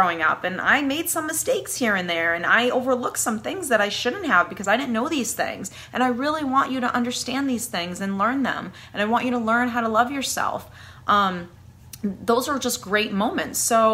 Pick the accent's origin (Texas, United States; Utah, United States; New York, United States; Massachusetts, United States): Massachusetts, United States; Boston; accent: Boston; I'm from New England, I'm from Boston, and I'm just thankful that my accent isn't as bad as it could possibly be.